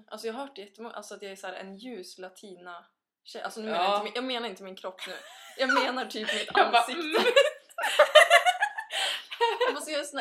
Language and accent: Swedish; Sweden; Ja, jag är helt svensk, men det är typ ingen som tror det.